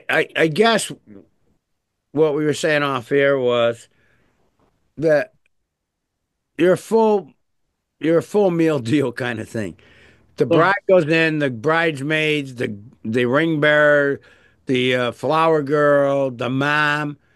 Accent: Pittsfield, Massachusetts, United States; Born and raised in Pittsfield.

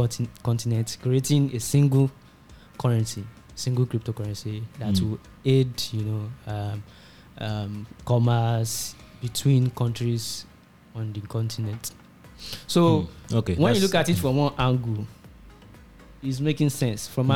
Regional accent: Lagos, Nigeria; No, I'm from Lagos State in Saleko.

